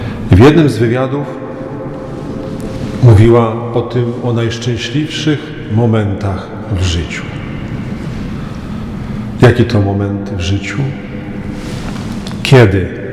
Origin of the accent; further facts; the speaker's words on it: Kozienice, Masovian Voivodeship, Poland; Ja wychowałem się niedaleko tu od Puław w Kozienicach. Też tu mam rodzinę